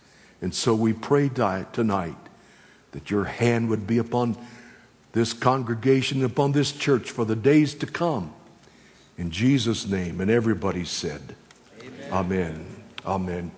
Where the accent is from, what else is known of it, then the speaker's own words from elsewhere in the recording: Texas, United States; Now, I must tell you, I have no regrets about being born and raised in Texas.